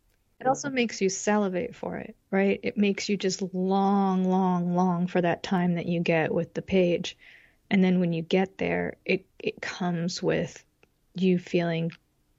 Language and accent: English; Chicago, Illinois, United States; born there; also born or lived in Arizona / New Jersey / Massachusetts; All right, so I was born in Chicago. My parents were in grad school, and so then we followed my dad to his first little teaching gigs. So we moved to Arizona, and then we moved to New Jersey, and then we ended up in Western Massachus